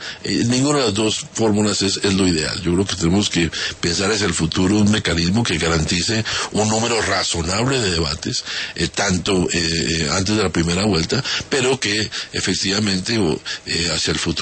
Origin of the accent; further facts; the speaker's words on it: Colombia; el gran perdedor somos los colombianos